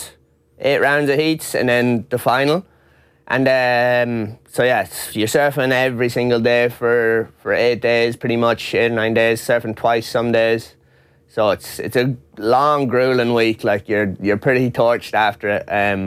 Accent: Sligo, County Sligo, Ireland; Yeah, I lived in Sligo Town. I grew up in Sligo Town, but I now live in Strandhill. I moved out beside the beach, so that's where I grew up.

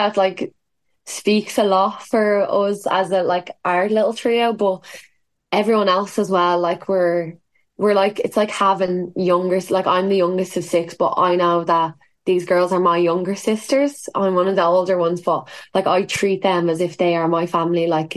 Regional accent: Ireland; we're quite lucky in that regard that it is Irish. Like we're so Irish.

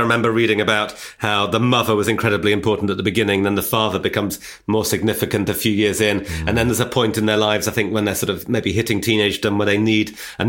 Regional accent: Newcastle upon Tyne, North East England, United Kingdom; We grew up in Newcastle and, like, he had a Geordie accent. I didn't have a Geordie accent.

